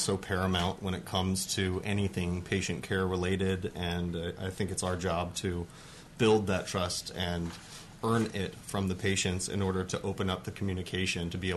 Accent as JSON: {"language": "English", "town": "Yakima", "region": "Washington", "country": "United States", "tie": "born or raised there", "also_born_or_lived": "Kennewick / Pennsylvania / Detroit", "said": "Well, I'm actually a native Washingtonian. I was born in Kennewick. I grew up in Yakima and then decided to jump ship and go to medical school in Pennsylvania"}